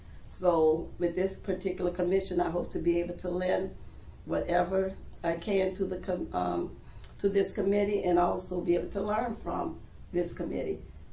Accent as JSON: {"language": "English", "town": "New Orleans", "region": "Louisiana", "country": "United States", "lives_now": "McKinney, United States", "said": "I'm originally from New Orleans."}